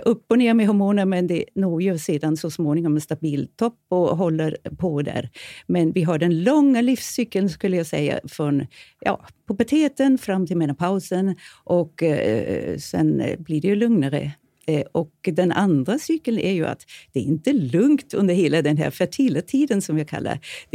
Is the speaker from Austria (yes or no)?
yes; Austria; now in Sweden; jag är ju från Österrike och har dock gjort all min tid här i Sverige.